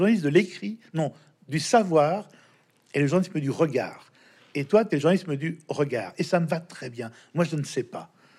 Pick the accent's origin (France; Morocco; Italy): France; Lyon, Auvergne-Rhône-Alpes; Je suis de Lyon en plus.